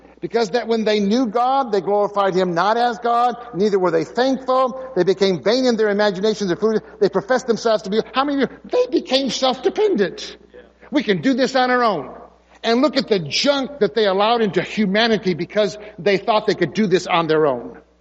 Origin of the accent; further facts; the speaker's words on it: Michigan, United States; Anyway, I grew up in Michigan, so that's what, I don't know what it's here.